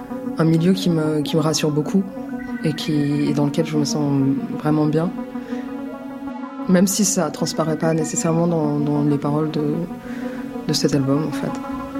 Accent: Maisons-Alfort, Île-de-France, France; qui vient de Maison Alfort.

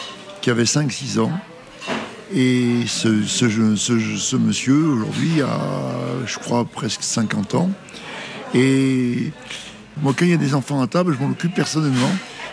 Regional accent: France; Je suis français.

